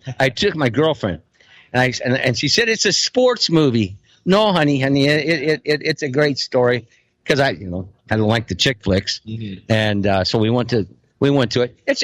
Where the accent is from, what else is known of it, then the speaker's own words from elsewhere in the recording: Iowa, United States; Growing up in Northwest Iowa, 100 years ago, the Minnesota Vikings.